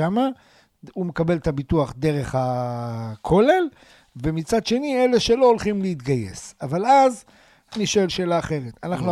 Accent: Or Yehuda, Tel Aviv District, Israel; אני גדלתי באור יהודה, כן. גדלתי הרבה שנים באור יהודה.

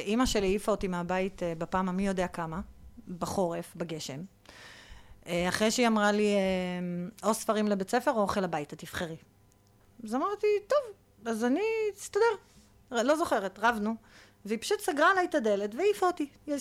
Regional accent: Nof HaGalil, Northern District, Israel; אז גדלתי בנצרת אלית, נוף הגליל היום, למי שמכיר.

